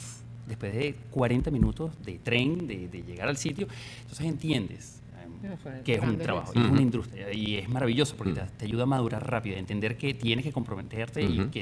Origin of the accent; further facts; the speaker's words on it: Venezuela; Claro, yo me imaginaba como venezolano, llegar a la agencia y alfombra roja.